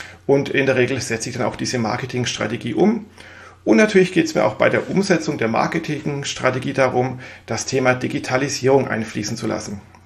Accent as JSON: {"language": "German", "region": "Baden-Württemberg", "country": "Germany", "lives_now": "Mainz, Germany", "said": "ich bin Schwabe, das werde ich nie ablegen, auch wenn ich schon seit vielen Jahren im wunderschönen Mainz wohne."}